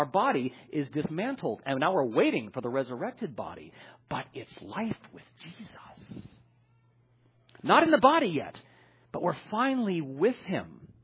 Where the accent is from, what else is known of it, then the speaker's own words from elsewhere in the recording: New York, United States; I grew up in a lovely little spot called upstate New York, and I had a fantastic family and a fantastic group of friends.